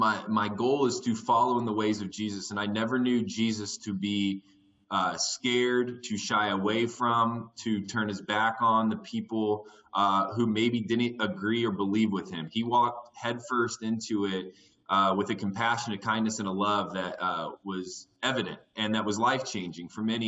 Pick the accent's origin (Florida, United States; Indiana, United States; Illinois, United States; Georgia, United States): Indiana, United States; now in Denver, United States; I live in Denver, Colorado currently. I'd spent the exciting parts of my life are I grew up in Indiana, and I spent about 10 years up until The Bachelor traveling back and forth to Central America.